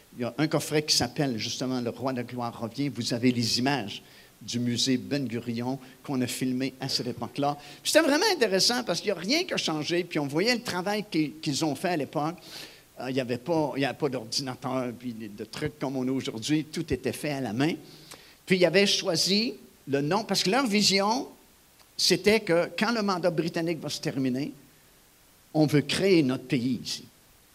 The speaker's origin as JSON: {"language": "French", "country": "Canada", "said": "Et on a dit, on vient du Canada. Oh, elle dit, si vous venez du Canada, vous pouvez filmer. Mais on a dit, pourquoi est-ce qu'on peut filmer? Parce qu'on vient du Canada."}